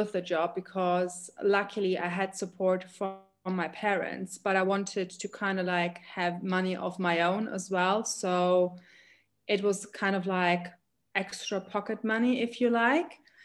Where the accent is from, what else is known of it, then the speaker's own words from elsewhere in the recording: Germany; also born or lived in United Kingdom / Greece / France; I've lived in four different countries now. So I grew up in Germany. I've lived in the UK. I've lived in Greece. I've lived in France.